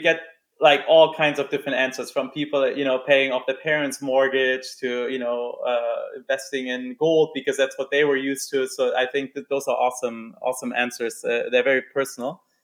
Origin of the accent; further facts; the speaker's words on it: Germany; So I'm from Germany.